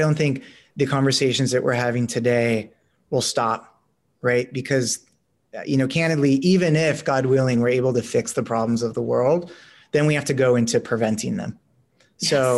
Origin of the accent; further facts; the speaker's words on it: Los Angeles, California, United States; being born and raised in Los Angeles, we live a very privileged life.